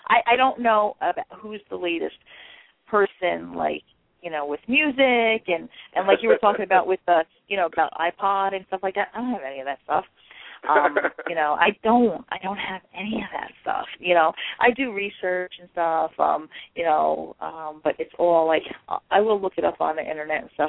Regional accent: Jersey City, New Jersey, United States; And I grew up in Jersey City, so my Girl Scout experience was indoors, all indoor stuff

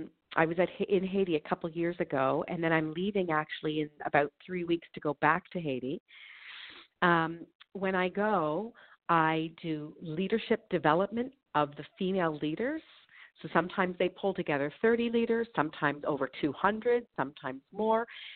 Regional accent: Toronto, Ontario, Canada; So I grew up in Toronto in Canada, and I graduated from the University of Toronto

